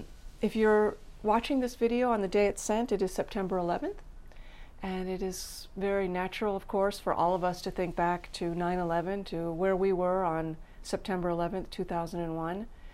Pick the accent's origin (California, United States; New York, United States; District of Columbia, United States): District of Columbia, United States; Washington; now in Boston, United States; I grew up, Washington, D.C. is my hometown.